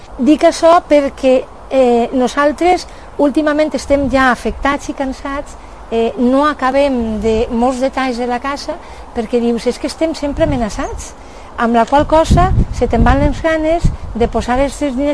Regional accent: Castellar-Oliveral, Valencian Community, Spain; born there; Jo sóc nascuda en Castellar Oliveral, a més soy nascuda en l'alqueria de mos pares, en la Torreta.

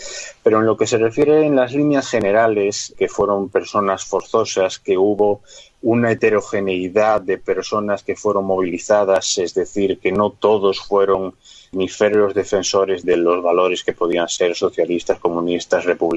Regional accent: Galicia, Spain

